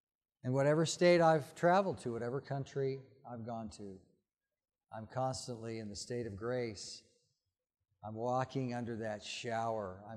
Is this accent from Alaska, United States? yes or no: yes; Alaska, United States; born there; also born or lived in Nashville, Tennessee / New Mexico / California; I was born in Alaska before it was a state. And then I lived with my father and mother in Nashville, Tennessee for a year, 2 years in New Mexico, 30 years in California